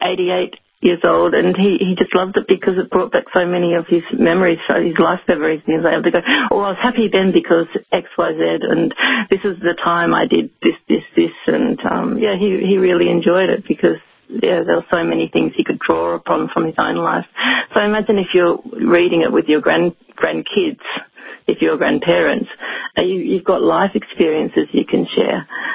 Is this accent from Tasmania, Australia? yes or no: yes; Tasmania, Australia; even though I'm from Tasmania, I have seen inequality my whole life